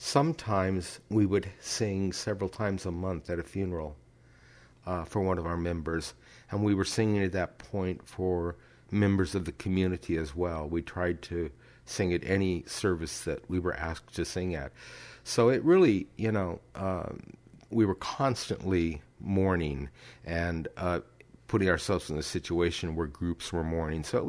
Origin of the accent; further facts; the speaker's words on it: Klamath Falls, Oregon, United States; Klamath Falls, Oregon.